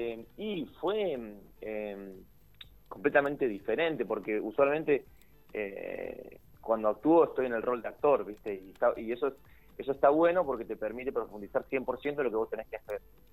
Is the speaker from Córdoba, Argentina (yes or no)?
yes; Río Cuarto, Córdoba, Argentina; Yo soy de Córdoba, de Río Cuarto.